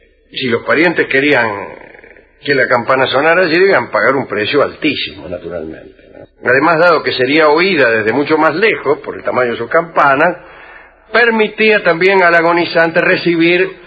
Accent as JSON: {"language": "Spanish", "town": "Baigorrita", "region": "Tacuarembó", "country": "Uruguay", "tie": "born there", "said": "Nací en Baigorrita."}